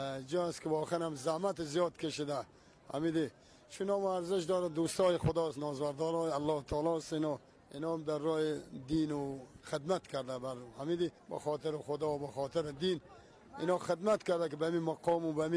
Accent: Afghanistan; now in Iran; ما زائر هستیم، از افغانستان اومدیم

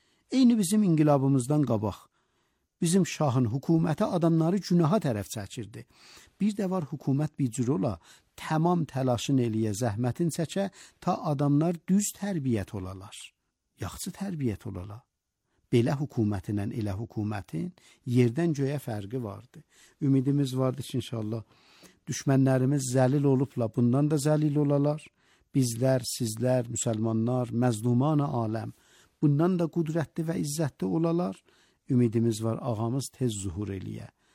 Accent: Iran; Dedik, biz İranlıyıq.

